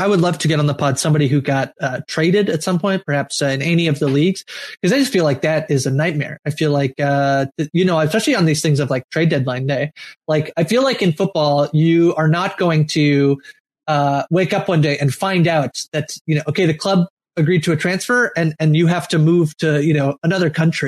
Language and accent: English; Canada; as a Canadian, I can, I can watch the game whenever because I never get spoiled on the game.